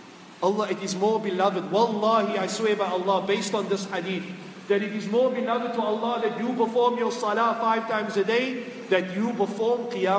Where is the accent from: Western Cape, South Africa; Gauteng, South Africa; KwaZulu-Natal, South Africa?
Western Cape, South Africa; Cape Town; When I first graduated, I went back to Cape Town, South Africa, my hometown.